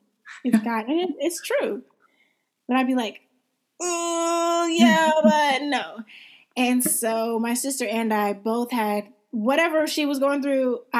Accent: DeSoto, Texas, United States; also born or lived in Dallas; So I'm from Dallas, Texas.

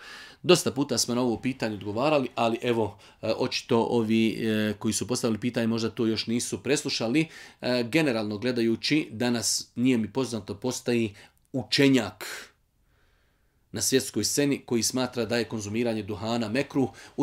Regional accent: Bosnia & Herzegovina; Pogotovo kod nas u Bosni, pošto se po hanefijskom mezhebu farzi klanjaju znači malo kasnije

